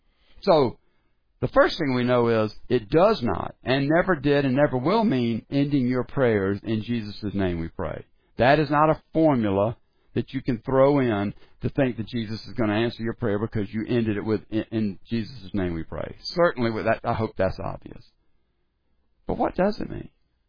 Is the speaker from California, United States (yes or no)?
no; Sumter, South Carolina, United States; if you knew my father just from being around him in Sumter, my hometown